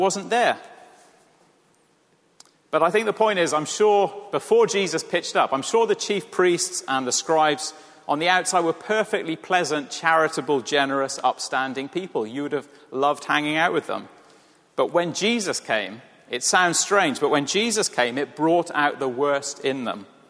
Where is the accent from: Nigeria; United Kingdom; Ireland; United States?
United Kingdom; Wales; You know, I'm Welsh, you know, I would have been friendly.